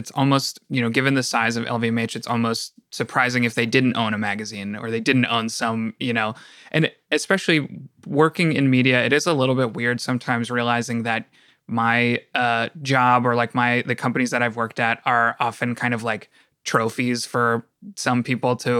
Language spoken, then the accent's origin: English; United States; Also, Paris Match to me as an American, you know, media consumer